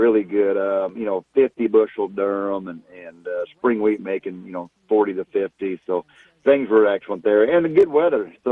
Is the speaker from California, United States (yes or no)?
no; Holdrege, Nebraska, United States; here, south central Nebraska, at my hometown of Holdridge.